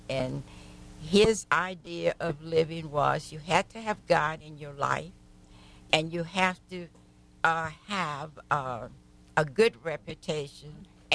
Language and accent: English; Rayne, Louisiana, United States; I grew up in Acadia Parish in a little town called Rain, Louisiana. Incidentally, the frog capital of the world.